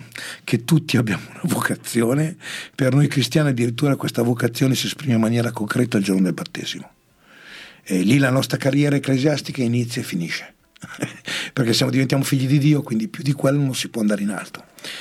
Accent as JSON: {"language": "Italian", "town": "Milan", "region": "Lombardy", "country": "Italy", "tie": "born or raised there", "also_born_or_lived": "Cernusco sul Naviglio", "said": "io sono stato educato in una famiglia e in un cortile della periferia di Milano, dove noi eravamo l'unica famiglia del nord"}